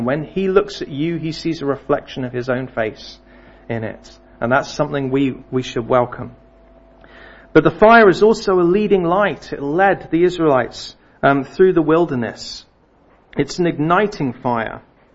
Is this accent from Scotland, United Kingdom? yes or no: no; South East England, United Kingdom; I grew up near Booker Airfield